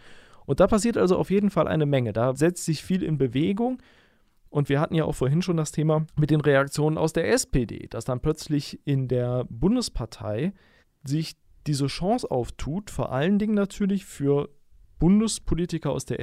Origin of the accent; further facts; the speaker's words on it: Düsseldorf, North Rhine-Westphalia, Germany; zum Beispiel auch in meiner Heimatstadt, nämlich in Düsseldorf.